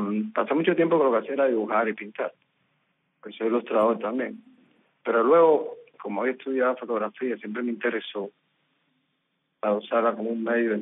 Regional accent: Cuba; now in New Jersey, United States; Yo vivo en New Jersey ahora, pero hace mucho rato que estoy aquí, unos 24 años. Yo vine prácticamente directo de Cuba para Nueva York. Estuve en Miami, pero muy poco tiempo.

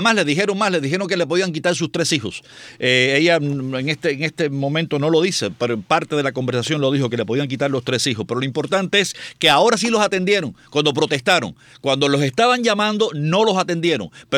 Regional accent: Guanabacoa, Havana, Cuba; acuérdense que yo soy de Guanabacoa y Luyanó está para esa región de La Habana.

